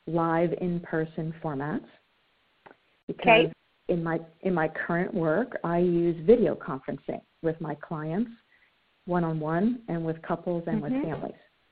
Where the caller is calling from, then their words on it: Bainbridge Island, Washington, United States; I'm calling from Washington, from Bainbridge Island, since you asked.